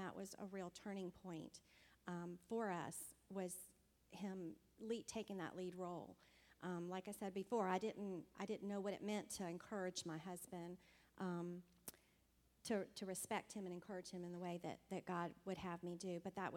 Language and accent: English; Virginia, United States; born there; I was born here in Virginia